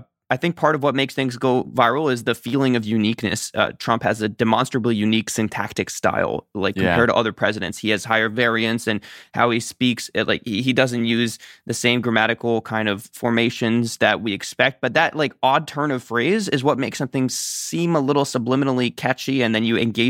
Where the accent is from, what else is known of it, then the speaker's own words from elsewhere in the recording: Albany, New York, United States; I grew up in Albany, New York.